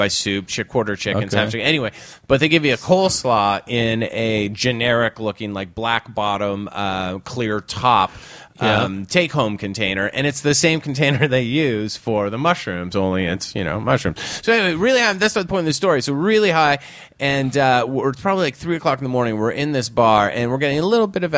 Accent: Toronto, Canada; Like, I'm from Canada. Big deal.

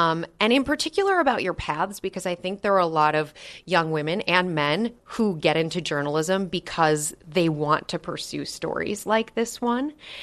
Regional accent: Minneapolis, Minnesota, United States; I grew up in Minneapolis, and I definitely saw some of those stories.

